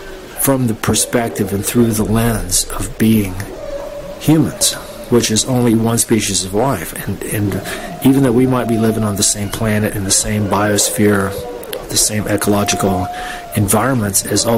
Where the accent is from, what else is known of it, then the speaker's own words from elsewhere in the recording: North Carolina, United States; ever since I grew up in North Carolina, within about an hour and a half drive of what was at that time the home of the largest number of dolphins in captivity in the whole world.